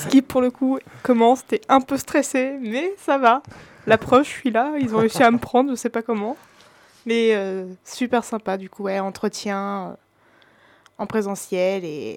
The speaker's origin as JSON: {"language": "French", "region": "Normandy", "country": "France", "said": "moi, je viens de Normandie de base, donc ça fait un petit bout quand même. Et je suis venue ici pour suivre la licence Cèdre à Florac"}